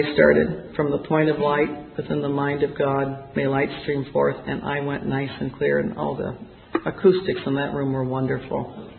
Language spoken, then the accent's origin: English; Fort Wayne, Indiana, United States; even in Fort Wayne, Indiana, which is my hometown